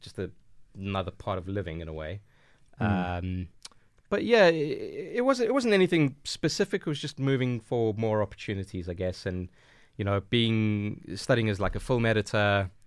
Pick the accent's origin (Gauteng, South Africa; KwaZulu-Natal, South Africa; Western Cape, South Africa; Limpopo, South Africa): Gauteng, South Africa; Johannesburg; moved away; I grew up in South Africa, obviously, Johannesburg. I am a Greek South African.